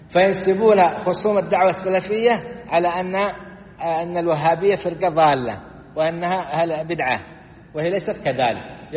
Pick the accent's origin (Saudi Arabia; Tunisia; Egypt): Saudi Arabia; بلادنا السعودية